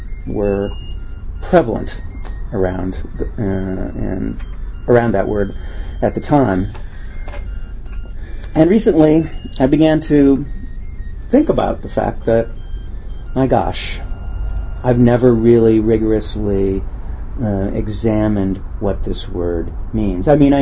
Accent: Midwest, United States; now in Bay Area, United States; But really, I don't think growing up in the Midwest in the 1960s that I had any occasion to think about the word or use it.

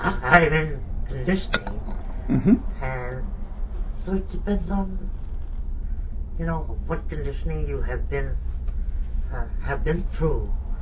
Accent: India; born there; I was born in India, I was born in a certain family, so there were some conditionings right from the childhood.

